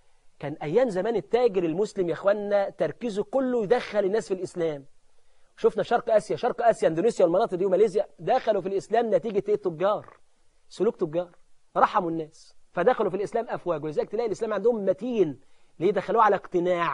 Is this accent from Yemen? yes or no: no; Egypt; واحنا عندنا في مصر الحمد لله